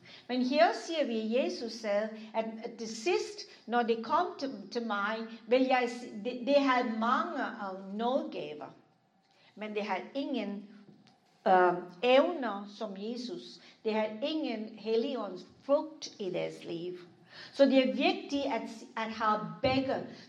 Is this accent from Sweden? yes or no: no; India; jeg er først en kristen, og bagefter er jeg en inder.